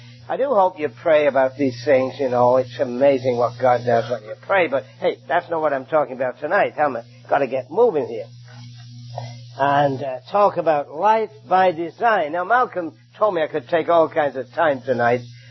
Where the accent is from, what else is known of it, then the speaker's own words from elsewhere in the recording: Hamilton, Ontario, Canada; Just a week before we left Canada, we're from Hamilton, Ontario in Canada.